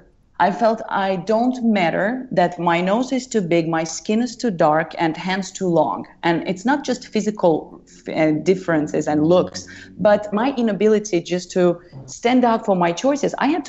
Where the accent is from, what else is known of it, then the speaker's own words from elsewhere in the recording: Uzbekistan; now in Helsinki, Finland; And I want to say hello from Helsinki. I moved from Uzbekistan 16 years ago.